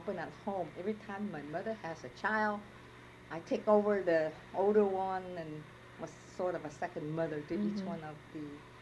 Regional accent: Los Angeles, California, United States; I grew up in Los Angeles, Chinatown.

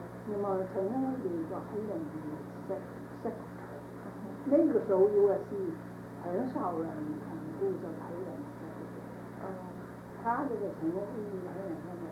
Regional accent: China; 所以我们倒是我们中国人为什么要去接客人？

